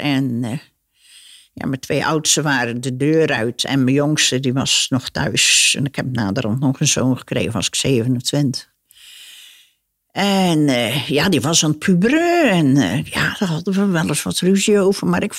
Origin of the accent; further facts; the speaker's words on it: Turkey; Dutch is a second language; Ik ben Turks, maar ik leerde dat heel vlug, want ik kon vlug talen leren